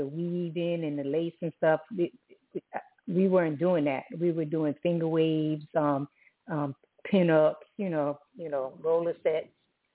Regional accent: New Jersey, United States; now in Los Angeles, United States; because I'm from New Jersey, so I went to Wilfred Academy in Jersey.

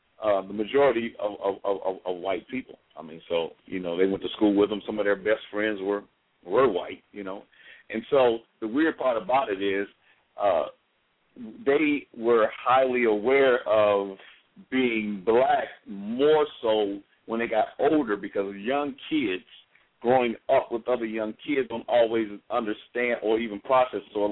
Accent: Chicago, Illinois, United States; Well, I'm from Chicago originally

